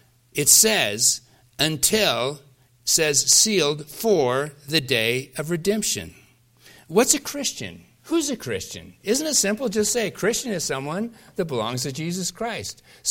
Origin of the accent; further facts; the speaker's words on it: Pacific Northwest, United States; I grew up in the Northwest when they used to do, one of the biggest industries of the Northwest was lumber.